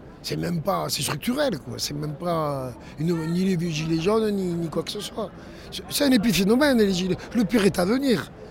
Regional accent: Toulouse, Occitanie, France; born there; Je suis né à Saint-Cyprien à Toulouse, j'ai 53 ans.

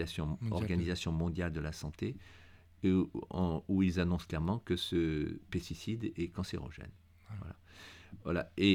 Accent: Nouvelle-Aquitaine, France; Magnifique. C'était mon pays natal.

